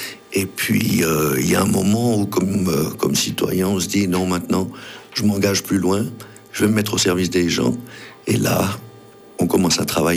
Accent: Geneva, Switzerland; moved away; À l'origine, je viens de Genève. Je suis arrivé il y a 35 ans ici dans la région.

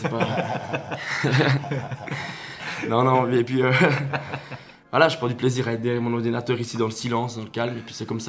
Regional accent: Moutier, Bern, Switzerland; je suis né ici à Moutier. J'ai toujours vécu dans cette maison. Là, je dirais, prévôtois pure souche, mais à part le nom de famille qui vient plutôt du canton de Soleure. J'ai toujours vécu ici.

